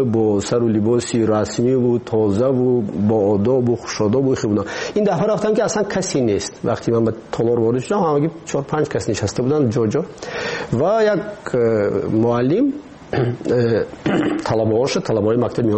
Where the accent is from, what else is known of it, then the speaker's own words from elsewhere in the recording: Tajikistan; ما تاجیک هستیم.